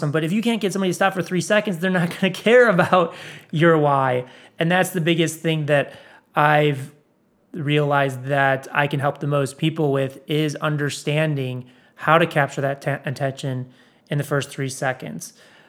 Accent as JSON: {"language": "English", "town": "Chicago", "region": "Illinois", "country": "United States", "tie": "born or raised there", "said": "So I grew up in Chicago, and you know, people often ask me, you know, when did I know I was an entrepreneur?"}